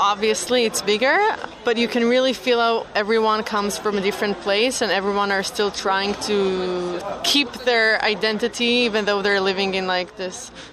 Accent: Rehovot, Central District, Israel; English is a second language; now in Berlin, Germany; I'm the only Israeli in the restaurant. Originally, I'm from Rehovot. It's a small town close to Tel Aviv borders.

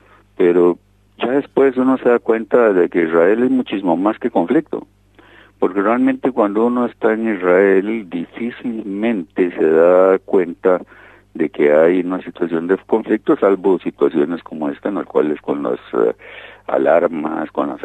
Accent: Coronado, San José, Costa Rica; como soy de Coronado, que es un pueblo muy bonito en Costa Rica, que somos conocidos por fisgones

